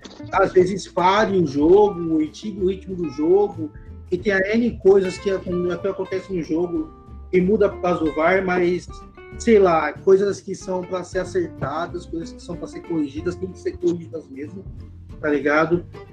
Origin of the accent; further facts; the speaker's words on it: Brazil; eu sou brasileiro mesmo, quebra a canela dos caras mesmo